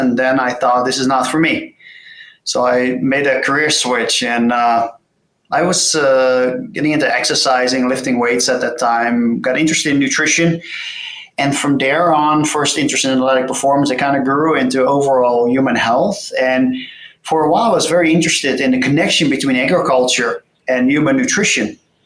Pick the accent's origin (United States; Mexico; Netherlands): Netherlands; South Holland; English is a second language; I grew up close to Rotterdam, which is a major city, but I didn't grow up in the city, but close to farmland.